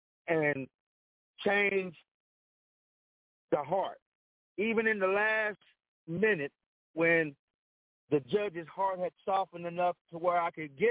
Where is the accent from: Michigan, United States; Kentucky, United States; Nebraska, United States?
Kentucky, United States; Frankfort; I'm from Frankfort, Kentucky.